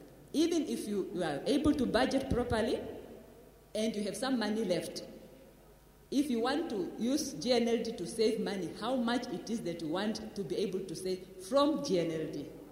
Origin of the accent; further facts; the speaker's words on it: Windhoek, Khomas, Namibia; I'm from Windhoek, Namibia.